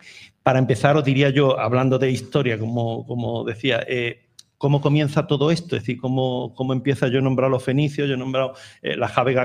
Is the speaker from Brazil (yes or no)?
no; Málaga, Andalusia, Spain; Aún siendo malagueño, pero es verdad que la tenéis más salada.